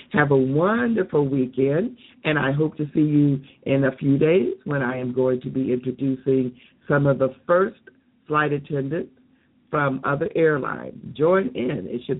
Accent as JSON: {"language": "English", "town": "Rantoul", "region": "Illinois", "country": "United States", "tie": "born or raised there", "said": "which is a TV channel in Champaign, Illinois, my hometown, Rantoul, as a matter of fact."}